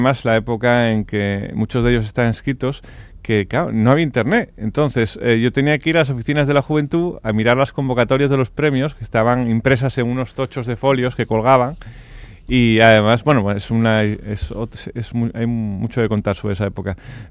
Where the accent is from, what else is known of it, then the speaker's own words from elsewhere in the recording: Asturias, Spain; now in Madrid, Spain; Yo soy asturiano y soy madrileño y además lo disfruto mucho, tener la doble nacionalidad.